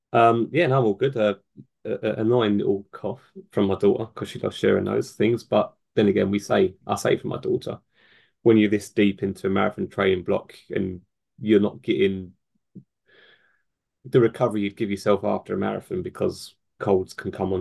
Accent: London, United Kingdom; I'm from London. We don't talk to people.

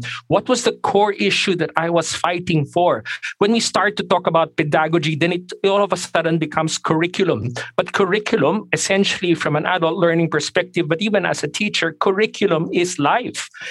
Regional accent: Philippines; English is a second language; moved away as an adult; now in Australia; as a migrant here in Australia who was embraced as a Filipino who came here as a student more than 20 years ago.

